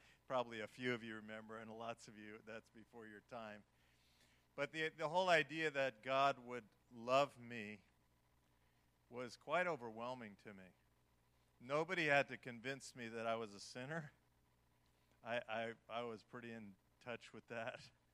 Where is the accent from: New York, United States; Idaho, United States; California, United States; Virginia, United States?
New York, United States; I grew up in New York.